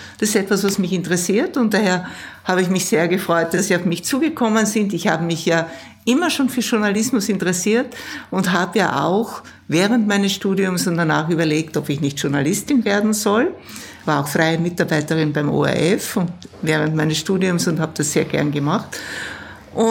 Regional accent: Styria, Austria; Ich komme ja aus der Weststeiermark

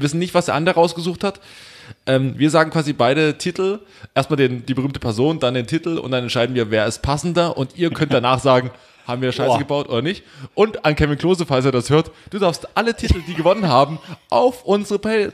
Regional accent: East Germany, Germany; Bei uns im Osten heißt es Name Stadt Land.

